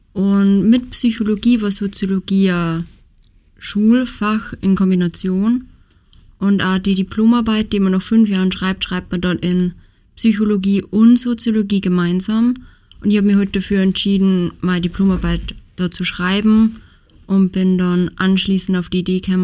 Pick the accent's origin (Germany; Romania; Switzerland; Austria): Austria; Upper Austria; ich bin aus Oberösterreich.